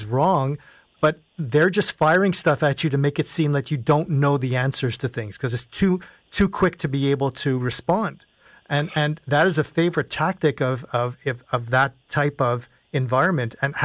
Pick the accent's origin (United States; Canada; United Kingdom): Canada; Montreal, Quebec; I'm from Montreal as well.